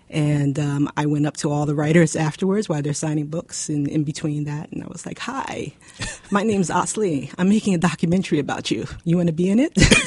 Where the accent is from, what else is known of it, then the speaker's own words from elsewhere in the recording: Newark, New Jersey, United States; Late teenager, 17, 18, and I grew up in Newark, New Jersey, and went to a black bookstore